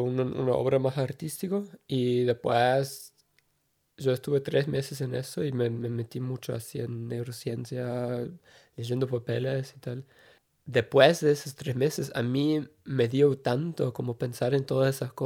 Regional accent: Austria; Spanish is a second language; also born or lived in Switzerland; now in Helsinki, Finland; yo soy originalmente de Austria, nací en Suiza y ahí trabajé en cine y también estudié videoarte y después ahora hace 6 años que vivo aquí y me mudé a Helsinki para mi doctorado

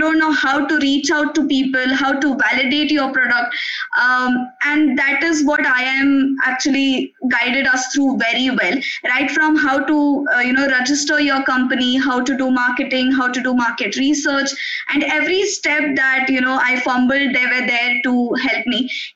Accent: India; English is a second language; And also I'm from India

